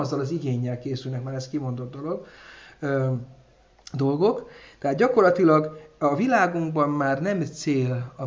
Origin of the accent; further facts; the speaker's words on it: Eger, Heves, Hungary; Eszembe jut egy gyerekkoromban, Egerben volt a törvényszék